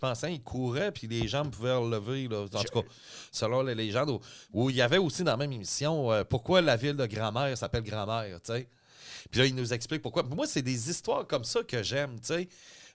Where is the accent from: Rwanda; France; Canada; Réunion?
Canada; Quebec City, Quebec; moi je suis de Québec